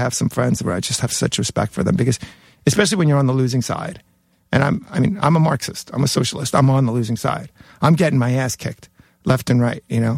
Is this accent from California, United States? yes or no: no; Jackson Heights, New York, United States; For my first half of my high school, I went to Newtown High School